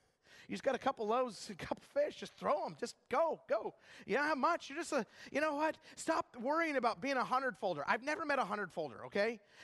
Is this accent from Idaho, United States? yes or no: yes; Idaho, United States; And then we'd have mashed potatoes because we're from Idaho.